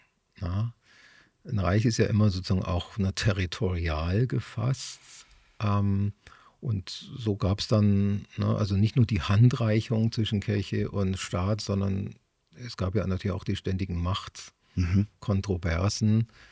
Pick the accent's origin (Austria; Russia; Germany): Germany; Augsburg, Bavaria; der große Dichter meiner Heimatstadt, Bertolt Brecht